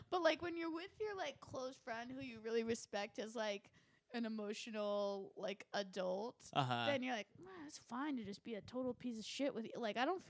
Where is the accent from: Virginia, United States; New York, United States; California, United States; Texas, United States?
California, United States; I wasn't even, like, fat as a kid, but I grew up in Orange County where, like, I was, like, told